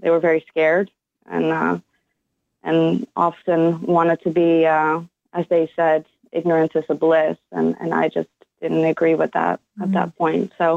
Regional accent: Netherlands; moved away; Well, back in where I was raised in the Netherlands, we came from a very small town

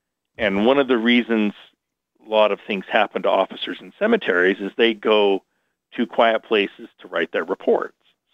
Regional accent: Utah, United States; cause I grew up down in the Salt Lake Valley, and Ogden's 50 miles north of there.

